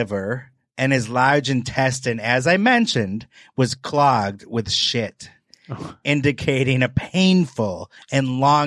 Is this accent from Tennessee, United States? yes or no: no; Wisconsin, United States; Well, I'm from Wisconsin.